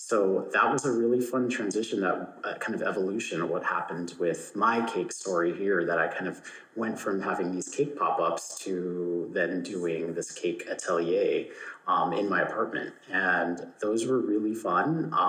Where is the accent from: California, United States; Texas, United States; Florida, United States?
California, United States; I think, as you mentioned, being Californian as well, we're just very smiley people.